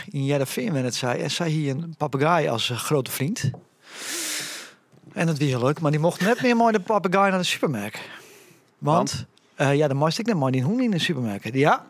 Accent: Netherlands; En dat wij als Nederlander nooit zijn van, nou, dan steken we daar wat geld in om dat te ontwikkelen.

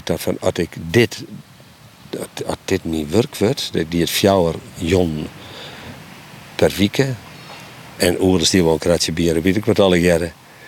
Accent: Friesland, Netherlands; Nee, ik kom uit Friesland, ik ben een diepvries.

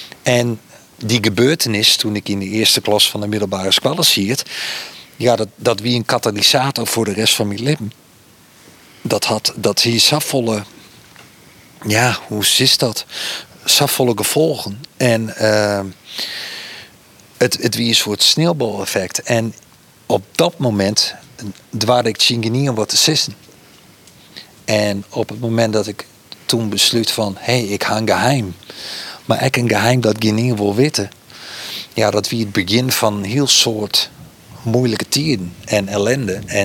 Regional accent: Friesland, Netherlands; first language fy; Dutch is a second language; Ik ben een jongen uit Friesland. Ik kom in Lietsdwarp, vlakbij Ljouwert. En het is wel vreemd, want het is heel lang niet dat ik Fries praat.

